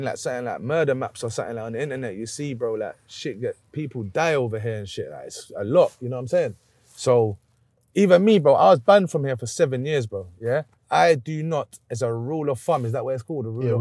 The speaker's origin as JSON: {"language": "English", "town": "Barking", "region": "London", "country": "United Kingdom", "tie": "born or raised there", "said": "Essex, like, I grew up here in Barking, always been in Barking."}